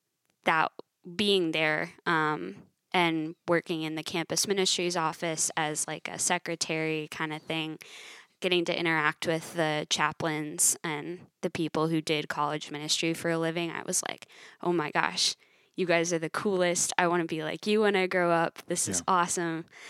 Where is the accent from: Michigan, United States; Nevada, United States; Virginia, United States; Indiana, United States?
Michigan, United States; Yeah, I'm from Michigan originally. I grew up like a little bit north of Ann Arbor where U of M is.